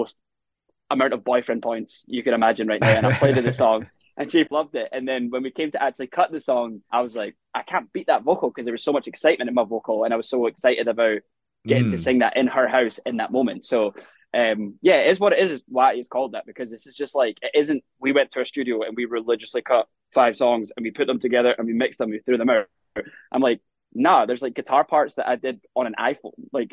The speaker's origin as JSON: {"language": "English", "town": "South Queensferry", "region": "Scotland", "country": "United Kingdom", "tie": "born or raised there", "said": "I grew up in South Queens Ferry, and you know what a great little town to grow up in though, for sure."}